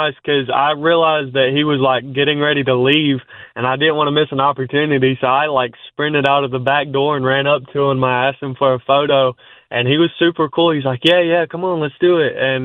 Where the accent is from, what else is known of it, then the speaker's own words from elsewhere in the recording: Sparta, North Carolina, United States; in my hometown, Sparta, North Carolina, which is a really small town.